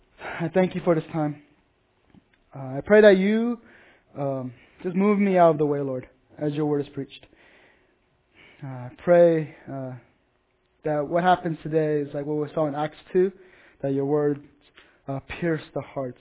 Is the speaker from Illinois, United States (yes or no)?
no; Texas, United States; I am from Texas. Lived there pretty much most of my life.